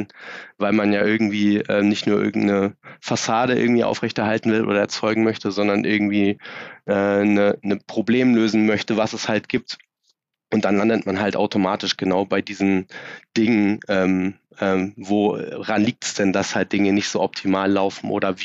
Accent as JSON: {"language": "German", "town": "Braunschweig", "region": "Lower Saxony", "country": "Germany", "tie": "born or raised there", "also_born_or_lived": "Erzgebirge", "said": "weil ich komme eigentlich aus dem Erzgebirge und bin in der Kindheit dann mit der Scheidung meiner Eltern in Braunschweig gestrandet"}